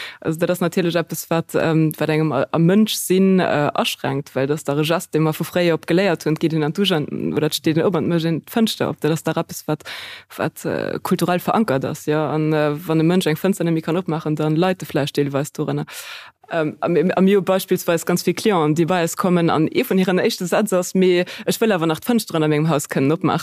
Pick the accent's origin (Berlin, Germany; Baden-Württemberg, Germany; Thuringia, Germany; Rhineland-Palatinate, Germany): Rhineland-Palatinate, Germany; Also, wenn ich gucke, wo ich herkomme, ich komme von der Mosel